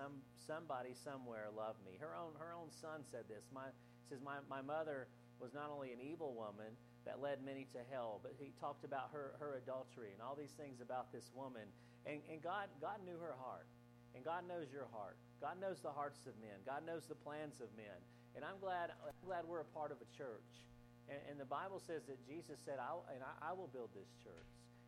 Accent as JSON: {"language": "English", "country": "United States", "said": "I'm glad that I'm from America. I'm glad I live in America."}